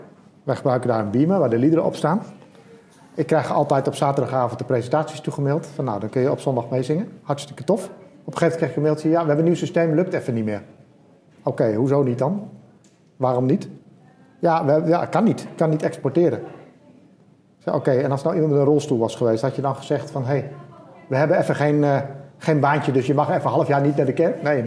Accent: Gelderland, Netherlands; dat vind ik als Gelderlander heel exotisch.

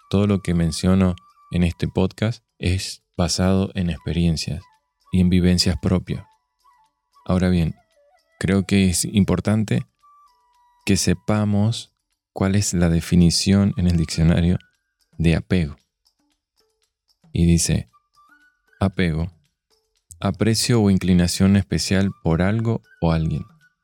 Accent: Argentina; now in United States; cuando salí la primera vez de Argentina y me iba a Estados Unidos

